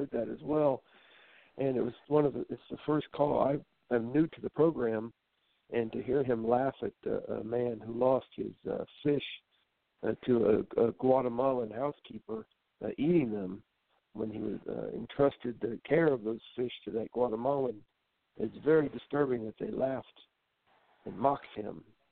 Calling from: Meridian Hills, Indiana, United States; I'm calling from Indiana, the Meridian Hills neighborhood in central Indiana.

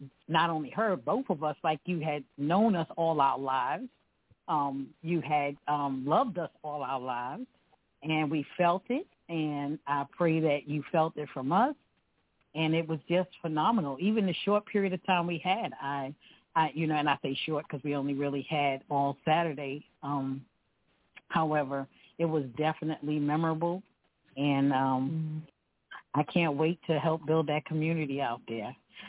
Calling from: Richmond, Virginia, United States; from Richmond, Virginia.

